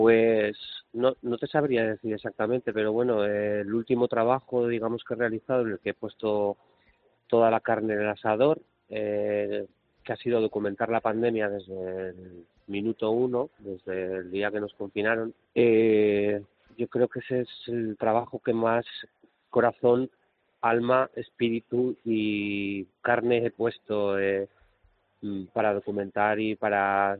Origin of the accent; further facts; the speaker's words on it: Huesca, Aragon, Spain; porque yo vivo en Huesca, soy de Huesca